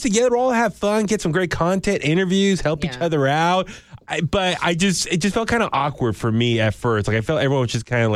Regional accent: San Francisco, California, United States; I think it's just because maybe we're from San Francisco.

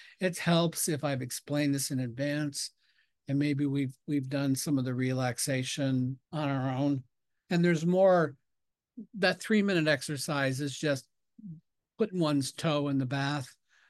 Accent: Ireland; I mean, I besides being a highly sensitive person, I'm Irish, so I'm always aspiring for these things that I'm talking about.

